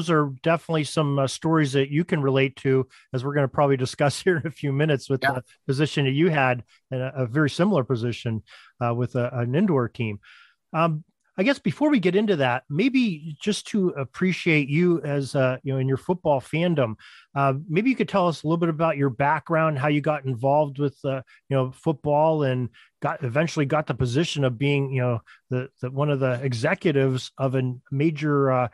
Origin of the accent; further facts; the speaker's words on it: Pennsylvania, United States; I'm from Western Pennsylvania.